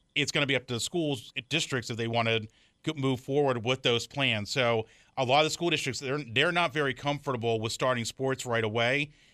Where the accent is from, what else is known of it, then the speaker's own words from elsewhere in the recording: Daytona Beach, Florida, United States; growing up in Daytona, like I had I didn't play football, but I had to go to games as our yearbook photographer.